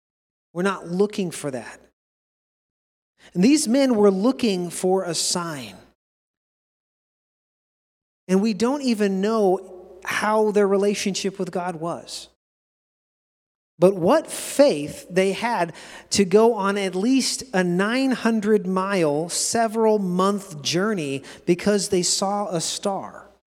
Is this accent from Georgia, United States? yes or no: no; Alaska, United States; I know before I moved back to Alaska, I grew up in Southeast Alaska.